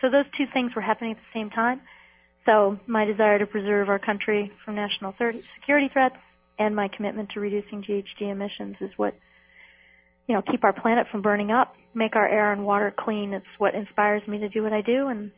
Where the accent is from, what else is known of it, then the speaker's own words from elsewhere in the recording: New York City, New York, United States; The first was that I'm from New York City originally. My family's from there.